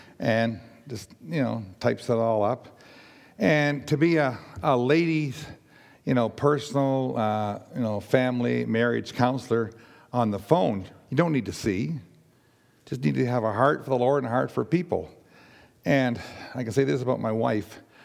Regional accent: Halifax, Nova Scotia, Canada; So no problem saying I'm from Halifax.

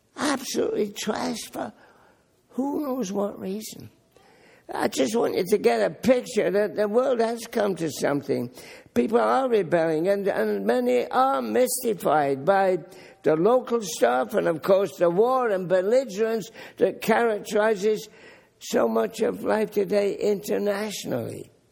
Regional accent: Hamilton, Ontario, Canada; You know, this is my hometown of Hamilton. Hamilton's an industrial but peaceful city.

